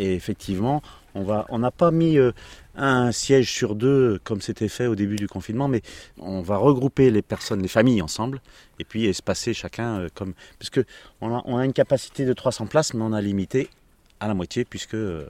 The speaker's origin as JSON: {"language": "French", "region": "Brittany", "country": "France", "said": "Moi, je suis breton"}